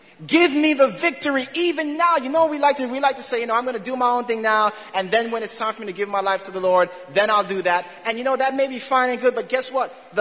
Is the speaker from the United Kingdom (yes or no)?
no; Jamaica; I love my Jamaican past. All of that. But brothers and sisters, that I am a Christian before I'm a Jamaican.